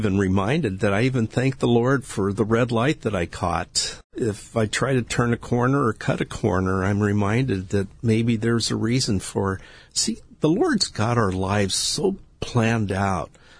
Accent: Nebraska, United States; Being a Boy Scout at a young age left a very, very deep impression in my life growing up in Nebraska

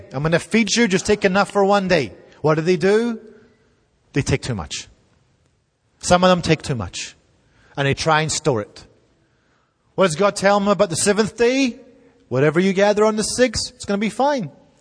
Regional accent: United Kingdom; Now, I know I'm British, and I was nurtured on sarcasm.

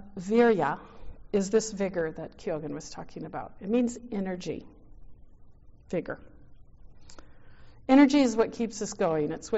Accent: United States; But they say, where are you from? And we say, USA.

